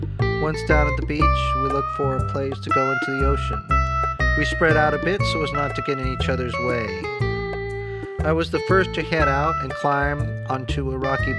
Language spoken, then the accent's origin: English; Delano, California, United States; now in New York, United States; My friend, who I knew from Delano, California, my hometown, before I moved to New York and before he moved to San Francisco, was getting married.